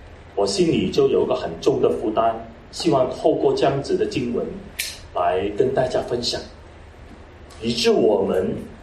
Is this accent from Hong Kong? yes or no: yes; Hong Kong; 因为我从香港来的，香港的文化跟国内的文化跟台湾的文化不一样